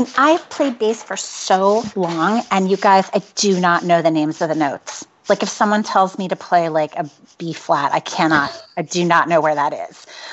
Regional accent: New York, United States; I was born in the city and then raised in the suburbs right outside of New York City. And then you moved back to the city.

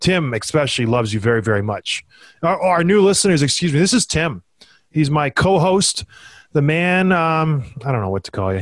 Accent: Canada; I grew up back home in Canada

